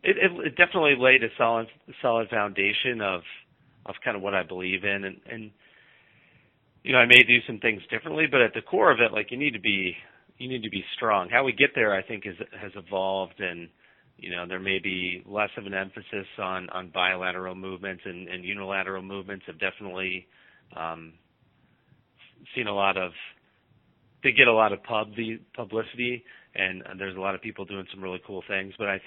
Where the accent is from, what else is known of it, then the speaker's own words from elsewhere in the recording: Colorado, United States; And I'm from Colorado originally, so going to Oxford, Ohio was the furthest east I'd been.